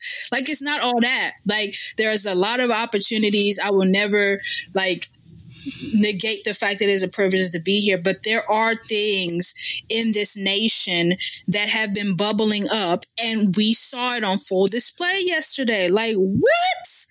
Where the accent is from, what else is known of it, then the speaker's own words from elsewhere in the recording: Nigeria; I'm from Nigeria.